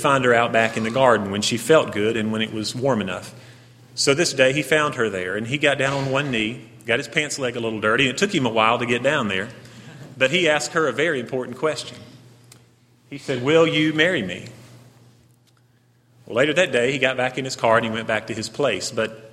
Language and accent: English; Hendersonville, Tennessee, United States; Raymond and I grew up there in Hendersonville.